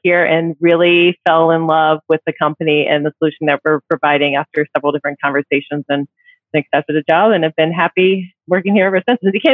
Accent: Raleigh, North Carolina, United States; So I grew up in Raleigh. I've been in Raleigh for over 30 years. Wasn't born here, but I moved here when I was 5, so I consider myself a native.

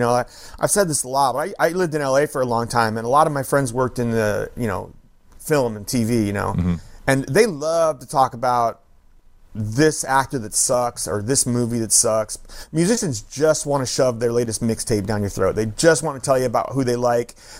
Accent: Oakland, California, United States; I grew up in Oakland, man.

